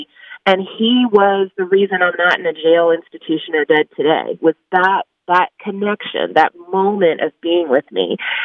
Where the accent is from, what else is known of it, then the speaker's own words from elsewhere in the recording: Virginia, United States; we want to hear what's going on in Virginia. So I get very proud of my home state